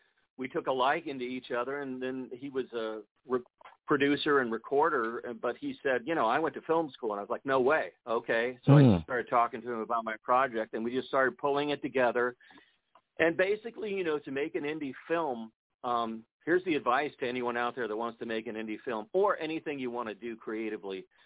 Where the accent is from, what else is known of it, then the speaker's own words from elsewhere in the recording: Louisiana, United States; I'm from Louisiana, so in Louisiana, when you played a gig, you had the club all night usually.